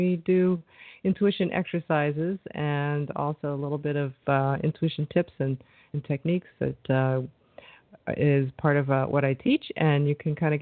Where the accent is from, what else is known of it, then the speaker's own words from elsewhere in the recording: New York, United States; But here, I'm from New York.